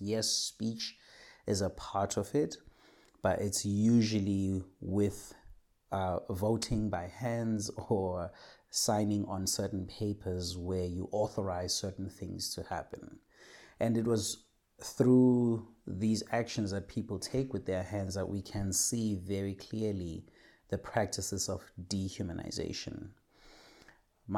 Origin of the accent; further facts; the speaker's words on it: Zweletemba, Western Cape, South Africa; from Kaka Street in Zweletemba, Worcester, in the Western Cape in South Africa.